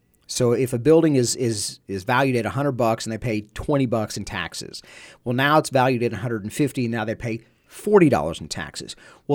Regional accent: Abilene, Texas, United States; You know, Abilene is my town. It's my hometown.

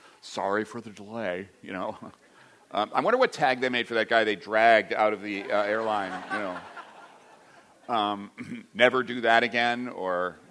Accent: Midwest, United States; also born or lived in East Coast; now in Eugene, United States; I'm from Midwest and the East Coast. Grew up as IBM brat, moved around. I never stayed in one place long enough.

